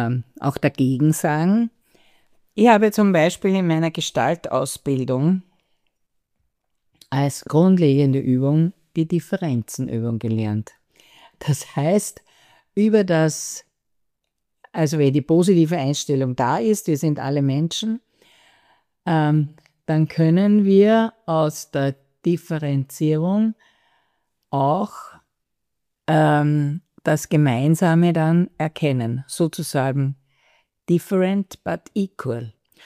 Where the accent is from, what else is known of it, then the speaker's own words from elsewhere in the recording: Austria; born there; ich bin von mir aus in Österreich geboren